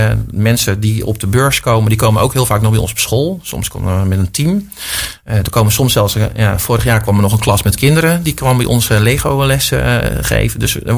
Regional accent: Netherlands; Wij kunnen heel innovatief en creatief denken als Nederlanders.

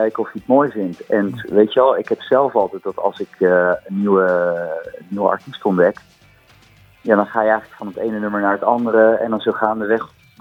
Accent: Rotterdam, South Holland, Netherlands; Kijk, ik kom natuurlijk uit Rotterdam.

